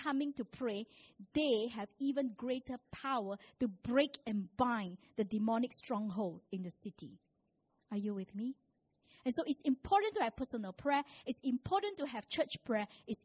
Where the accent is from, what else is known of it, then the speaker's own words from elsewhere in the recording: George Town, Penang, Malaysia; I say, I'm from Penang. But because I don't look totally Chinese, they will have to ask me a couple of times, but where are you really from? I say, I'm born here, I'm bred here, I school here. Carmelite Street is my school, my alma mater.